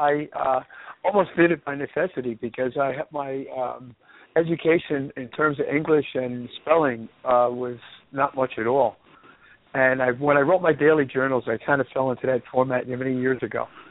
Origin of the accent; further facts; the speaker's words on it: New York City, New York, United States; I grew up in Woodhaven, Queens, and earlier in Brooklyn, New York.